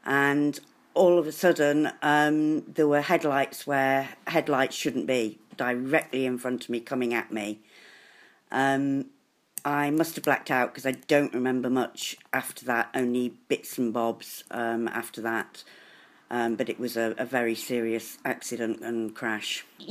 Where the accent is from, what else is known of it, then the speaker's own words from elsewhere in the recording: Kirkby in Ashfield, East Midlands, United Kingdom; I'm from Kirkby in Ashfield in Nottinghamshire.